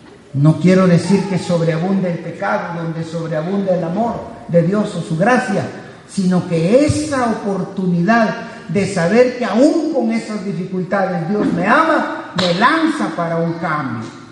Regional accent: Guatemala; te vas a Guatemala, de donde soy yo

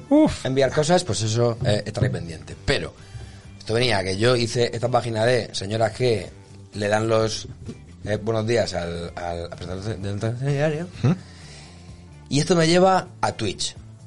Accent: Spain; como españoles

